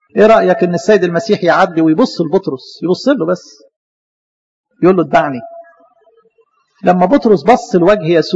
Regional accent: Egypt; إحنا هنا الرياضة يعني ماشي عندنا في مصر كده بالإيه يعني بالبركة زي ما بيقولوا.

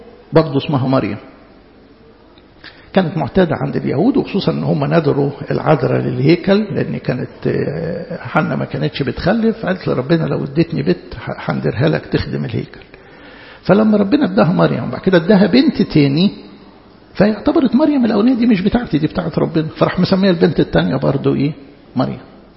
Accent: Upper Egypt, Egypt; احنا عندنا في الصعيد يعني معروف يعني الناس الكبيره فينا مثلا يشوف ابن عم يقول لك اخوي

